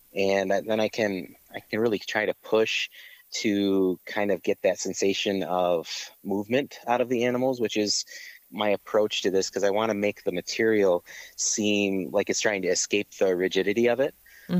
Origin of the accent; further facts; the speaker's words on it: Muskegon, Michigan, United States; I am actually from Muskegon, so I grew up along the lakeshore, and I've always been kind of an adventurous.